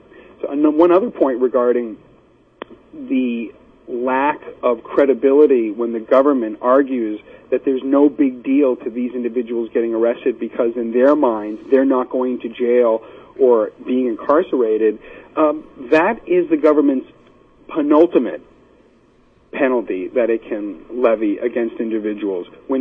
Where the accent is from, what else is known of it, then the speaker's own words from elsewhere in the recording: Massachusetts, United States; This election period, Massachusetts, my home state, will have a chance to move towards decriminalization.